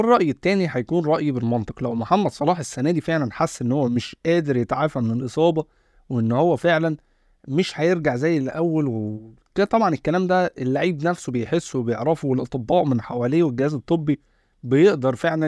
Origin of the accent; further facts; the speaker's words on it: Egypt; احنا مثلا حتى كمصريين